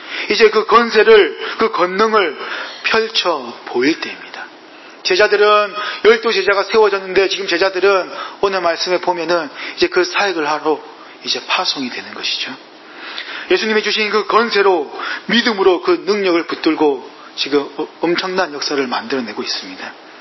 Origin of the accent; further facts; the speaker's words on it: Busan, South Korea; 저도고향이부산인데부산하면은뭐제가경기도에있을때그러면생선많이먹었겠네이런고정관념